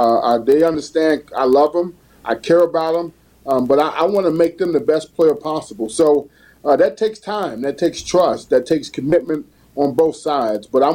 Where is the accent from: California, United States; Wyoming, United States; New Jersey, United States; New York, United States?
New Jersey, United States; Jersey City; I'm from Jersey City, New Jersey, and grew up a Yankees fan